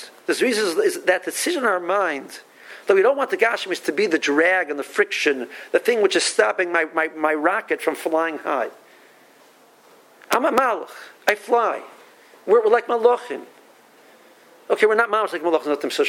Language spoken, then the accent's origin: English; United States; I'm an American, I've got it in my mind